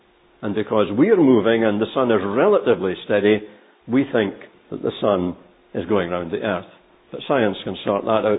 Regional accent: Scotland, United Kingdom; accent: Scottish; maybe you're not accustomed to my Scottish accent yet, but you all get used to it, I promise you. Think how I've got to cope with all these English accents I've never heard before.

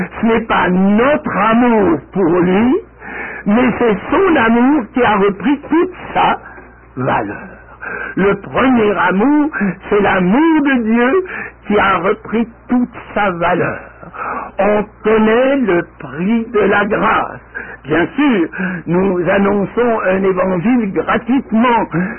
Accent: Switzerland; je viens de Suisse où il y a beaucoup de chutes d'eau

